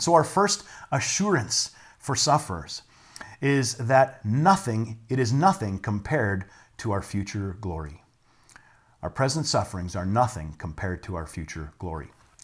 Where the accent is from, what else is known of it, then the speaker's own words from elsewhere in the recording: Canada; That's maybe because I'm from Canada.